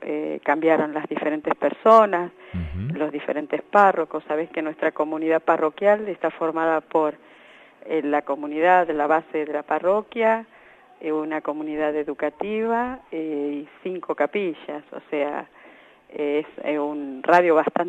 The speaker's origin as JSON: {"language": "Spanish", "town": "Villa Berthet", "region": "Chaco", "country": "Argentina", "tie": "born there", "said": "yo nací en la provincia del Chaco"}